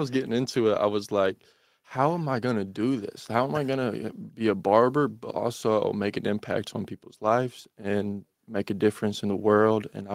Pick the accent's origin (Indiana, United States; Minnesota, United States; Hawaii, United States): Indiana, United States; Portland; I'm from Portland, Indiana. I'm 22 years old